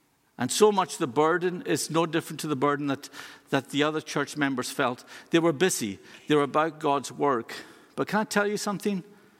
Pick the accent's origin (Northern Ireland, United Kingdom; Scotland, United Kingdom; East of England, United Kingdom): Scotland, United Kingdom; Lewis; I came from Lewis.